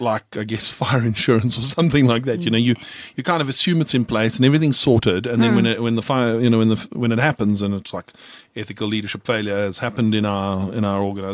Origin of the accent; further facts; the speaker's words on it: South Africa; I in fact take exception to the fact that as a South African CA, I am expected to uphold the highest standards of ethical behavior.